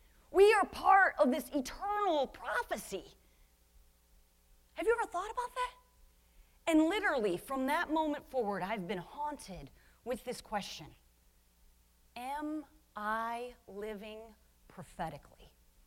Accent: Cleveland, Ohio, United States; now in Pasadena, United States; We hail now from the great state of California, Pasadena, 2 miles from the Rose Bowl. Boom. But guys, I grew up in Cleveland, Ohio. I'm from the Cleve.

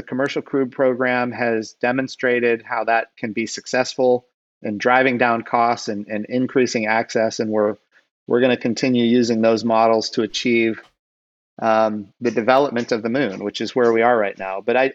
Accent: Oklahoma, United States; You can tell I like it. I'm from Oklahoma.

